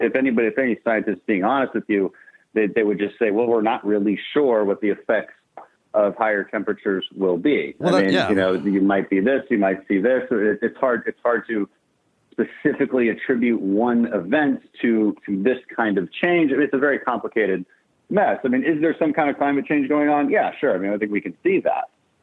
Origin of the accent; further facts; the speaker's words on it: Houston, Texas, United States; We know that we're from Houston.